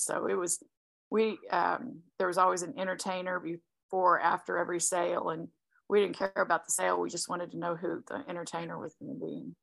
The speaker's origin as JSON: {"language": "English", "region": "Kansas", "country": "United States", "tie": "born or raised there", "said": "Well, I was raised in Kansas and graduated from Kansas State in 1985."}